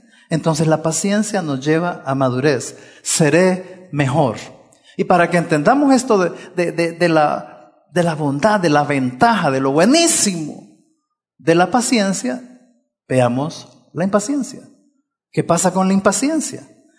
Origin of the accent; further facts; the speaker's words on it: Puerto Rico; Ya lo hice como puertorriqueño, aportar, ¿no?